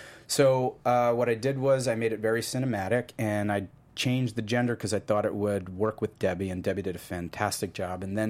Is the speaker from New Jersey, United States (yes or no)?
no; New York City, New York, United States; I'm some kid from Ozone Park, Queens.